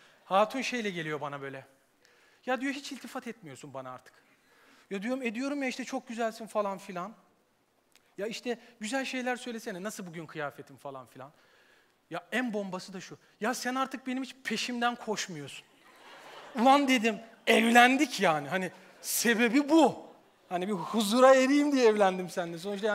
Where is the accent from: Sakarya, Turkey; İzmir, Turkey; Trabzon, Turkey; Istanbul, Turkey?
Trabzon, Turkey; Of; Şimdi ofluyum ben, Trabzonluyum. Bizde öyle gariplikler vardır.